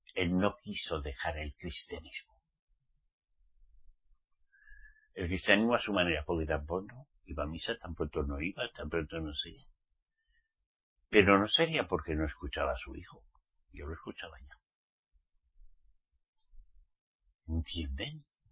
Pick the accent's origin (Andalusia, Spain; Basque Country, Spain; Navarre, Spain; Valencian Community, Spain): Basque Country, Spain; Pero a la vez soy israelita redimido por la sangre de Yahshua. Pero soy español. Al menos mi papá y mi mamá me parieron en España. Y soy vasco.